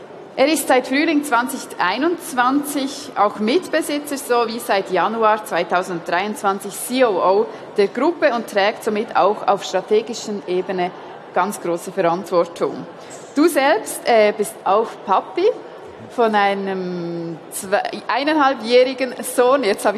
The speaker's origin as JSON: {"language": "German", "region": "Bern", "country": "Switzerland", "said": "Ich bin aus Bern, also eine relativ schnelle Bernerin."}